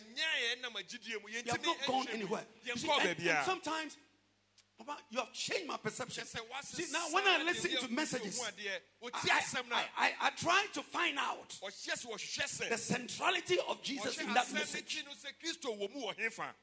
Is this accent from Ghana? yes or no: yes; Ghana; born and bred in Ghana.